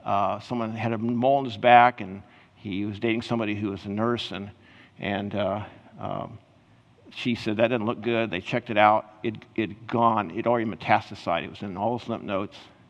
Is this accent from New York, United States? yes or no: no; Kansas, United States; now in Menlo Park, United States; I was brand new from Kansas going to the Bay Area